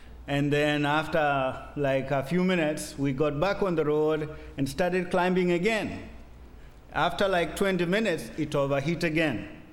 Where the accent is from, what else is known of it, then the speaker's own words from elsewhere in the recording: Kenya; Good morning. … was born in Kenya. I'm a Kenyan. I'm a pastor at Heritage Baptist Church in Nairobi.